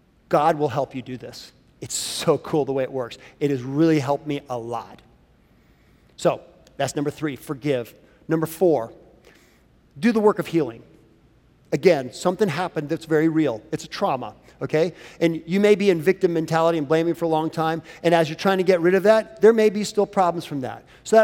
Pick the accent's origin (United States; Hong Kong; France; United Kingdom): United States; the South; I'm from the South, and we have a phrase in the South that says